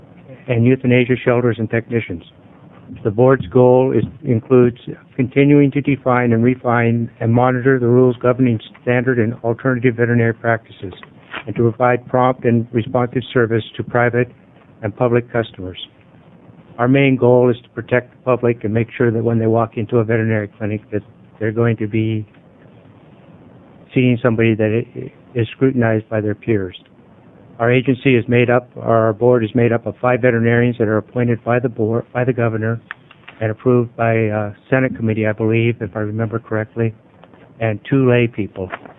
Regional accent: Woodburn, Oregon, United States; I'm a veterinarian from Woodburn.

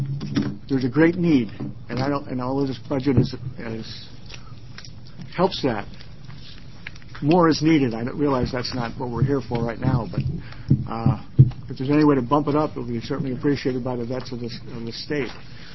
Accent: Oregon, United States; being that I'm from Multnomah County

